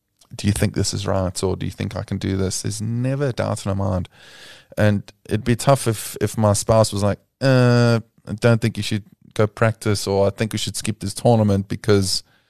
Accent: South Africa; accent: Afrikaans; English is a second language; now in United States; I'm not so sure about my Afrikaans accent being that strong anymore after living in the US

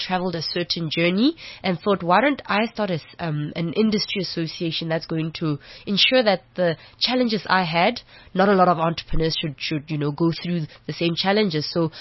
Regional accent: Qwaqwa, Free State, South Africa; I'm from Gwagwa, and, you know, I have an entrepreneurial family.

